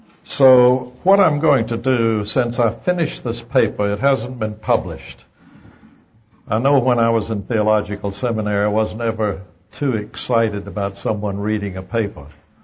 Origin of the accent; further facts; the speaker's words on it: the South, United States; accent: southern; enjoy my southern accent.